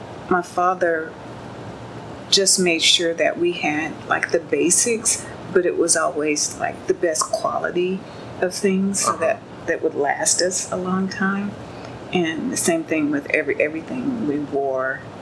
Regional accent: Kingsville, Texas, United States; born there; when I was born in Kingsville, it was the tail end of segregation.

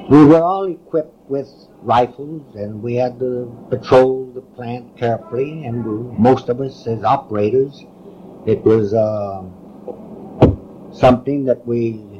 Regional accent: Mexico; also born or lived in El Paso / Venezuela; now in United States; I was born in El Paso, Texas, reared in Mexico. My education was acquired part in Mexico, Texas, and Venezuela.

